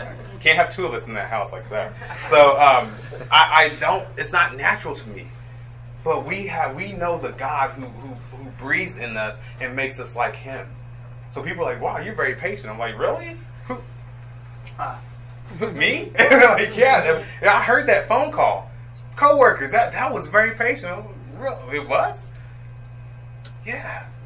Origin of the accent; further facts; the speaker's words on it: Colombia; I'm from Columbia. And when I lived in Columbia, I was not a godly person by any means necessary.